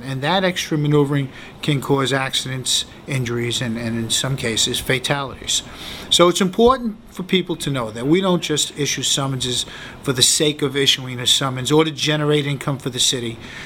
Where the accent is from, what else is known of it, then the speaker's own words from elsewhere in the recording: New York City, New York, United States; As a police officer and as a New Yorker, I was very encouraged by the work that they did.